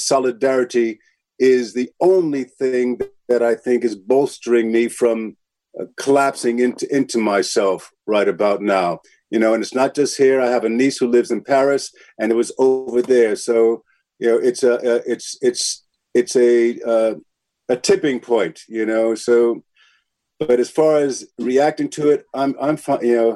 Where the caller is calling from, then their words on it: London, United Kingdom; But I'm calling, we're speaking from London.